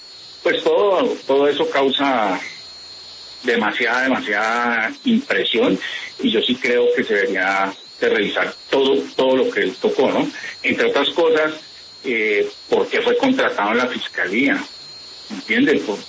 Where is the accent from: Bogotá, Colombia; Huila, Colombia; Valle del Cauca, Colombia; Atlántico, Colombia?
Valle del Cauca, Colombia; Cali; porque yo soy de Cali y crecí en un ingenio azucarero y del cual después fui gerente cerca a Pradera